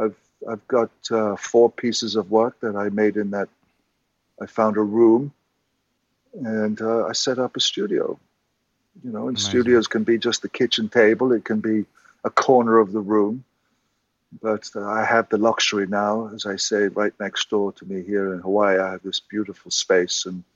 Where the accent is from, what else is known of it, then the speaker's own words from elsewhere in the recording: Ireland; Oh, I think it's just being Irish and confessional.